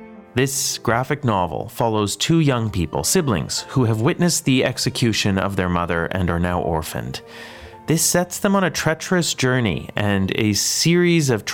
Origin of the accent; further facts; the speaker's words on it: Canada; For me, as a Canadian kid, no greater joy than getting the flyer in class